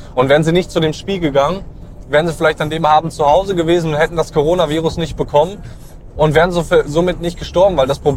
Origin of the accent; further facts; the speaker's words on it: Germany; now in Bergamo, Italy; die ist sicherlich bei mir in Deutschland da am Arsch der Welt, wo ich groß geworden bin